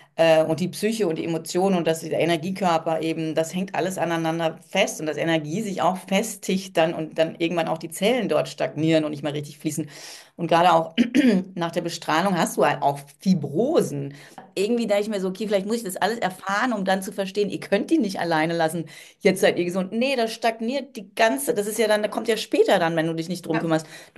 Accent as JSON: {"language": "German", "region": "Hesse", "country": "Germany", "tie": "born or raised there", "also_born_or_lived": "England", "said": "als Dorfkind. Ich meine, ich bin zwar in England aufgewachsen, die ersten 4 Jahre, aber dann in einem Dorf in Hessen, ne, zur Schule gegangen"}